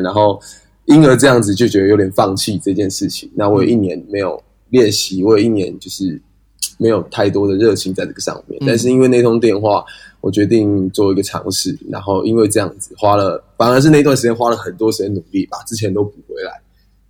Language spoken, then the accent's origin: Chinese; Yilan, Yilan County, Taiwan; 那我来自宜兰